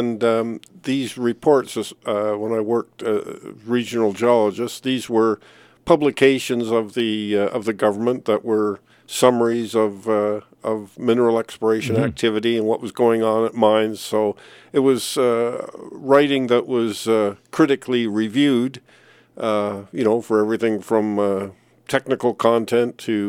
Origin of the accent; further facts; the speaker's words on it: Ontario, Canada; also born or lived in England; I was born in England, grew up in Ontario, came to Vancouver as a geology student